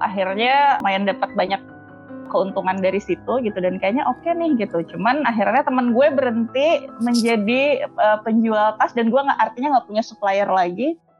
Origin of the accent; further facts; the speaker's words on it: Kandangan, South Kalimantan, Indonesia; born there; di kota kelahiran gue, di Kandangan, Kalimantan Selatan.